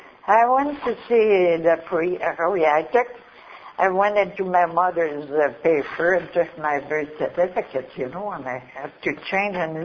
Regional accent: Quebec City, Quebec, Canada; born there; I'll take you where I come from. I was born in Quebec City of a big family.

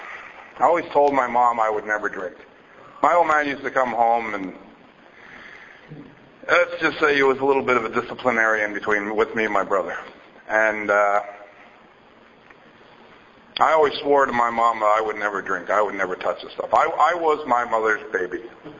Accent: Saint-Hubert, Quebec, Canada; I come from St. Hubert, born and raised. I was a Legion brat.

